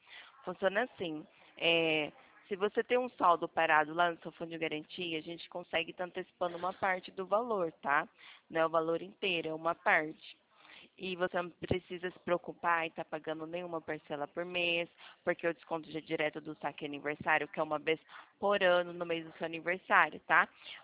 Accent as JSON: {"language": "Portuguese", "town": "Ribeirão Preto", "region": "São Paulo", "country": "Brazil", "said": "eu sou daqui de Ribeirão Preto"}